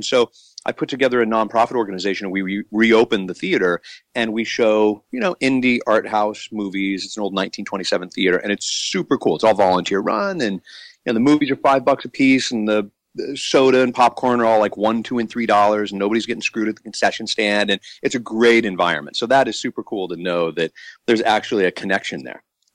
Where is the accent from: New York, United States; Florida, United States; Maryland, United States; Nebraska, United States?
Nebraska, United States; Kearney; Yeah, I am from Kearney, Nebraska, which is the middle of – its significance is that it has no significance. You know, it's a very small town, and that's what I love about it.